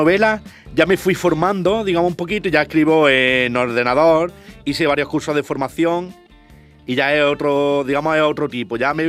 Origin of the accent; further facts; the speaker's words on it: Andalusia, Spain; born there; Granada, que es donde yo nací, en Huertortaja, en Granada